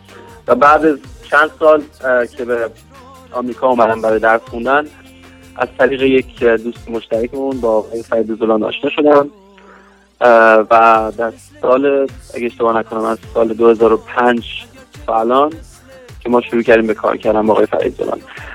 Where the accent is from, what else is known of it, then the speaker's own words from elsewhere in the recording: Sweden; also born or lived in Tehran, Iran; متولد سال 1356 در ماه اردیبهشت در تهران متولد شدم، که میشه همون 1977 میلادی در ماه می، و در اروپا در سوئد به قول معروف گراف کردم، اونجا بزرگ شدم.